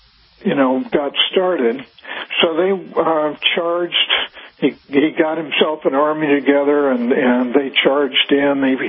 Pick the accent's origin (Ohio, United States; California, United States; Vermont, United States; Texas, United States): California, United States; And I am a Californian, and you're a Texan, and I don't know that I'm the right person for